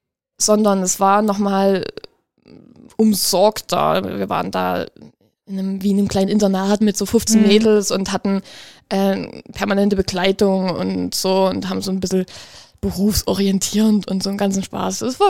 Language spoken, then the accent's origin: German; Dresden, Saxony, Germany; Ich komme ursprünglich aus Dresden. Oder aus der Nähe von Dresden. Eigentlich bin ich vom Dorf aufgewachsen.